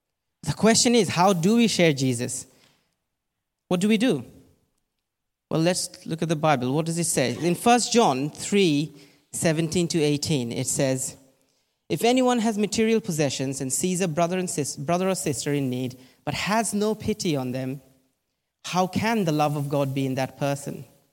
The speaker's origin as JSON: {"language": "English", "town": "Kolkata", "region": "West Bengal", "country": "India", "tie": "born or raised there", "lives_now": "England", "said": "I actually grew up in Kolkata, India. I grew up in Kolkata in abject poverty. I was raised in a slum community in Kolkata, a community where hundreds of people shared two toilets and one tap."}